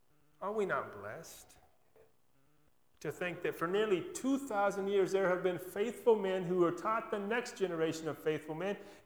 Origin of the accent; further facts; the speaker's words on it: Wyoming, United States; You people that grew up here in Kansas, I grew up in Wyoming.